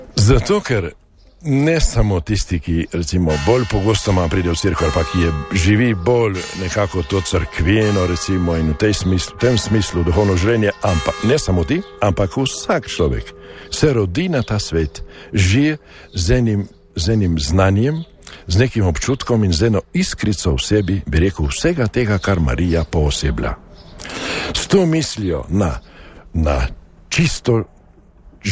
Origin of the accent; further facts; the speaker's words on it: Slovenian Littoral, Slovenia; torej sem doma iz Koprske škofije in sam ima lepe spomine na še otroška leta